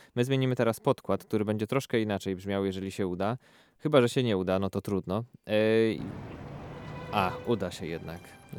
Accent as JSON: {"language": "Polish", "town": "Łódź", "region": "Łódź Voivodeship", "country": "Poland", "tie": "born there", "said": "Ja urodziłem się w Łodzi."}